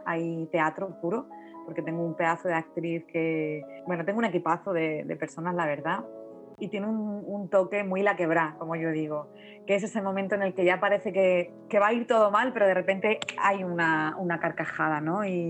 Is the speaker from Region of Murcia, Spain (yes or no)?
yes; Cieza, Region of Murcia, Spain; yo vengo de Cieza, tierra de melocotones, albaricoques, paraguayos maravillosos, nectarinas, todo tipo de frutales de hueso